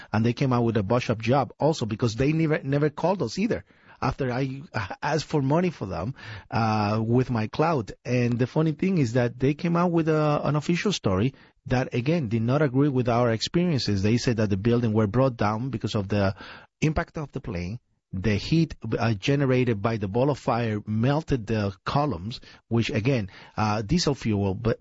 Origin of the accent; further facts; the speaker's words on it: Puerto Rico; born there; I was born in Puerto Rico. It's an island in the Caribbean. Yeah. That is a colony of the United States.